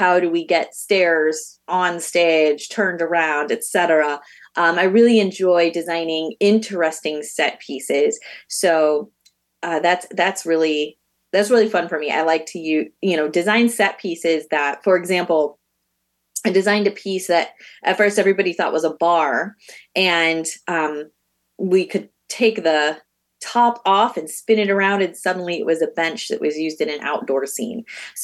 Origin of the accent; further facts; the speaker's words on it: Chesterton, Indiana, United States; also born or lived in Fort Wayne, Indiana; I actually grew up in the region. I grew up in Chesterton and graduated from Chesterton High School in the year 2000. And from there, went to college and ended up for the next 23 years in Fort Wayne, Indiana.